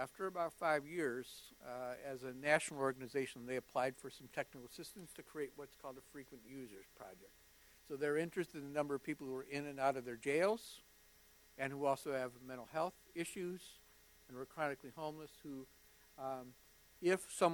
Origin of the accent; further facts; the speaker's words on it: Waukegan, Illinois, United States; even though I'm from Waukegan, which is as far north as you can go